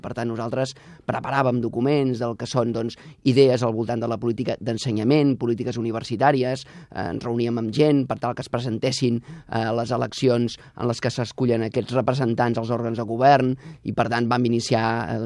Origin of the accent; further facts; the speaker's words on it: Vilanova i la Geltrú, Catalonia, Spain; now in Sant Cugat del Vallès, Spain; Sí, jo sóc fill de Vilanova. Ara actualment estic vivint a Sant Cugat.